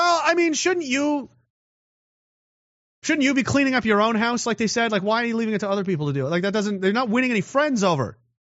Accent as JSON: {"language": "English", "country": "Canada", "said": "I'm a Canadian. I'm a proud Canadian. I like being Canadian."}